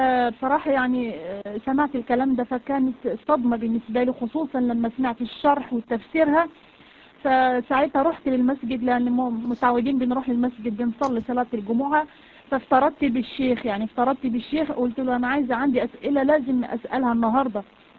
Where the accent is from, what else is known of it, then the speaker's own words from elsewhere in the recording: Morocco; accent: Moroccan; أنا أصلا مغربية، أنا سامحوني على لهجتي بس بحاول أتكلم عشان تفهموني